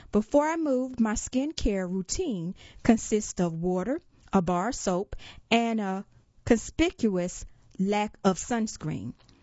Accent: United States; Growing up in America with few role models who looked like me in mainstream media, I was sure my so-called slanted eyes and yellow skin would never be beautiful.

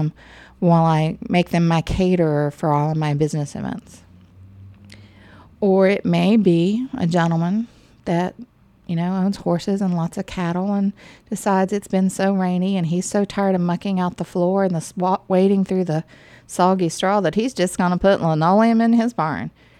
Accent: West Virginia, United States; I grew up in West Virginia, and it was a mix of farming community and, you know, retail and just normal business. We grew up near the Capitol

